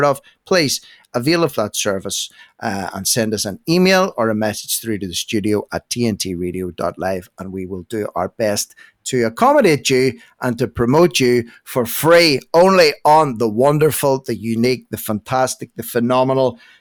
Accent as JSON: {"language": "English", "country": "Ireland", "said": "Anyway, what do I know? I'm just an Irishman with a chip on his shoulder."}